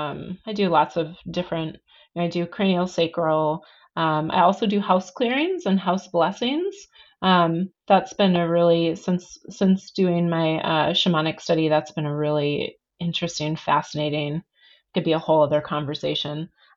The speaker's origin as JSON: {"language": "English", "region": "Midwest", "country": "United States", "tie": "born or raised there", "moved": "yes", "lives_now": "Oregon, United States", "said": "I grew up in the Midwest. So coming here was just, you know, it was just so beautiful"}